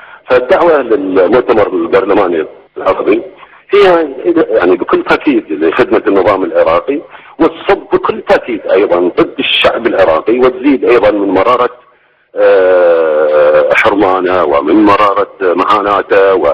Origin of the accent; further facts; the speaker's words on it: Kuwait; ونحن كشعب كويتي